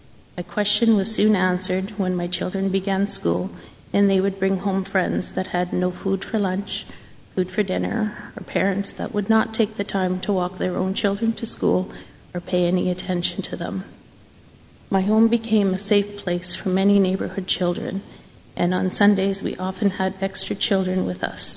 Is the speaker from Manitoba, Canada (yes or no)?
yes; Winnipeg, Manitoba, Canada; I was born in a loving home in 1963. I'm the youngest of four children. I grew up in Fort Garry, and my family regularly attended a Catholic church.